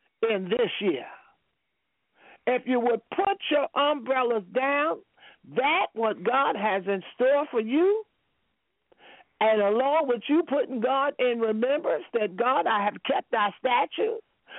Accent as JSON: {"language": "English", "region": "New York", "country": "United States", "tie": "born or raised there", "said": "I have elderly people in the town where I grew up in New York."}